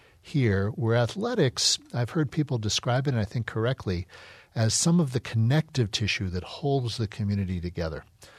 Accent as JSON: {"language": "English", "country": "United States", "tie": "born or raised there", "said": "But, you know, as a kid growing up in America, you're surrounded by sports."}